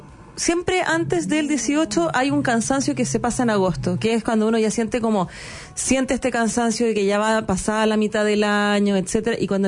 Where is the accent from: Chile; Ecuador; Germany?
Chile; aparte de este patriotismo que nosotros tenemos como chilenos